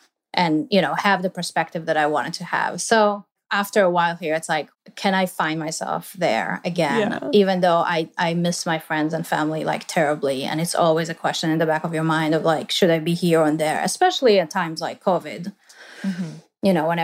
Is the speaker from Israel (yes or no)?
yes; Tel Aviv, Tel Aviv District, Israel; moved away as an adult; So I was born in Tel Aviv, Israel. I grew up there. You know, I didn't grow up in the city so much. It was kind of a neighborhood sort of on the outskirts of the city. So it was a little suburban, basically.